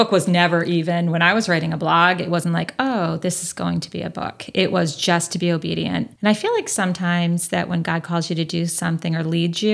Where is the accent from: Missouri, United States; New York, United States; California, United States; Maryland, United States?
California, United States; Northridge; We grew up poor in Northridge.